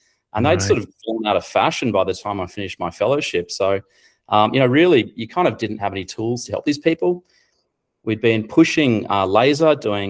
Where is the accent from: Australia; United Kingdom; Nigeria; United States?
Australia; hey, Susan … from Australia.